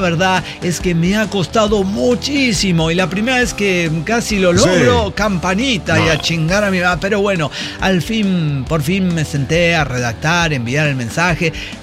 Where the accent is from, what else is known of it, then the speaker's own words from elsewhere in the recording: San Luis Potosí, Mexico; Y pero ya saben, soy de San Luis Potosí, entonces claro, como que, sí.